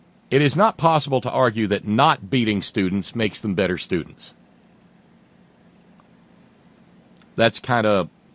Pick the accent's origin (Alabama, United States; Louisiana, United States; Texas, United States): Alabama, United States; I was very fortunate growing up in Alabama to grow up in what was at the time, for a place in the Deep South, a rather progressive place.